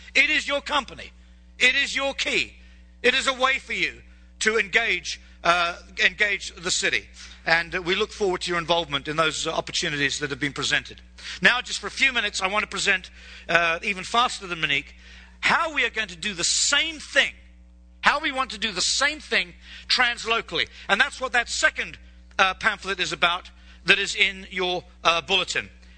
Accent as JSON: {"language": "English", "region": "Scotland", "country": "United Kingdom", "said": "Okay, I'm a Scot."}